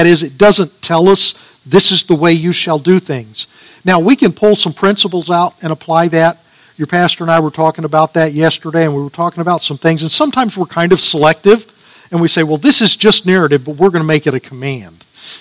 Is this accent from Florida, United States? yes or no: no; Austin, Texas, United States; I grew up in Austin, and when I moved away from Austin, they had a population of 250,000, and I thought it was a big city.